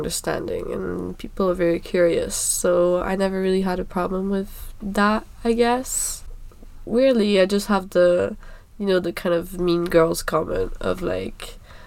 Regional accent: Paris, Île-de-France, France; I grew up in Paris.

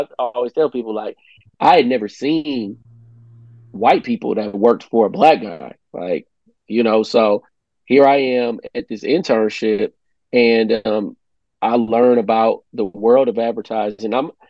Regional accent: Midwest, United States; I'm from the Midwest, and I was telling my wife the other day

